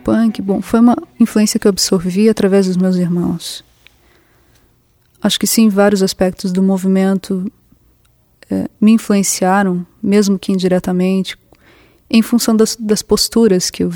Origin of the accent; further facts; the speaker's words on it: Curitiba, Paraná, Brazil; Eu nasci em 77, cresci na década de 80 em Curitiba.